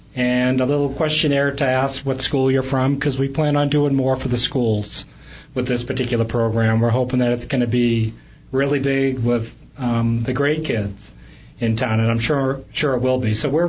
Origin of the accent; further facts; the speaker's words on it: Boston, Massachusetts, United States; And I know all about that because I'm from Boston.